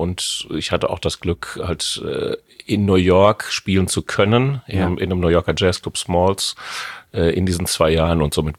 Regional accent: Hamm, North Rhine-Westphalia, Germany; Nein, ich komme aus Hamm in Westfalen. Die einen sagen östliches Ruhrgebiet, die anderen sagen Lippe, die anderen sagen, es ist schon das Ende vom Münsterland unten. Also das ist so ein bisschen dazwischen gesetzt, aber es ist voll Westfalen.

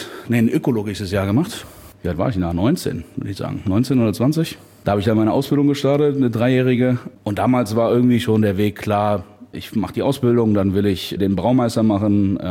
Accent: Ralingen, Rhineland-Palatinate, Germany; Ich bin noch nicht in Trier aufgewachsen, sondern in Rahlingen. Das ist zwischen Trier und Bitburg, direkt an der Sauer.

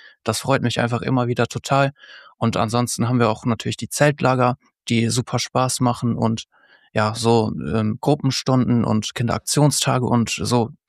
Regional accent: Bergisch Gladbach, North Rhine-Westphalia, Germany; Bei uns in Bergisch Gladbach bin ich quasi groß geworden im CVM

